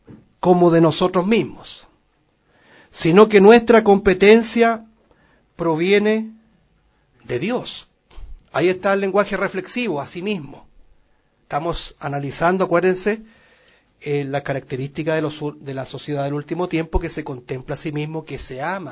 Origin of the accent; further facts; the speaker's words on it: Chile; Nosotros como chilenos tenemos algunos ejemplos.